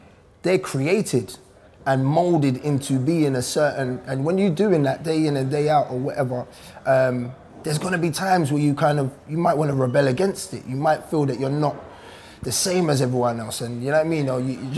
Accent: Peckham, London, United Kingdom; So I grew up in Peckham originally.

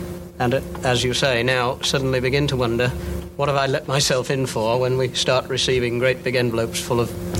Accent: Cleethorpes, East Midlands, United Kingdom; I'm from Cleethorpes in Lincolnshire.

